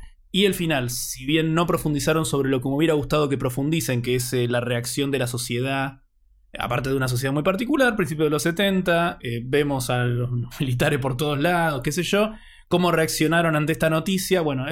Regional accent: Argentina; como argentinos, me parece, no podemos separar eso

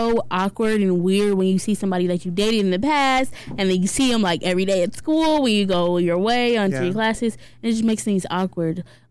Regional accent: Lawrence Township, United States; I was born and raised in Lawrence Township.

